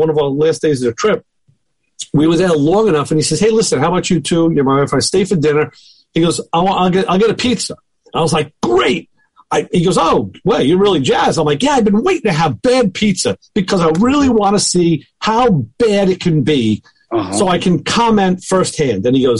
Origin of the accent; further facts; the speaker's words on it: Connecticut, United States; I'm from Connecticut